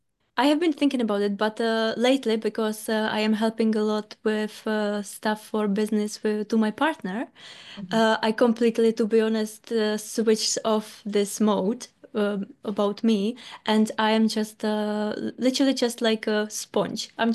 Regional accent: Czechia; English is a second language; moved away as an adult; now in United Kingdom; And I'm living in UK, but originally I'm from Czech Republic, but I live in UK for 5 years already.

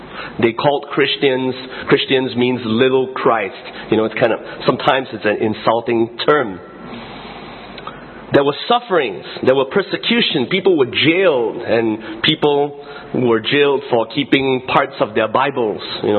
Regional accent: Singapore; So we are first and foremost Christians, and being a Singaporean is just another thing on our list.

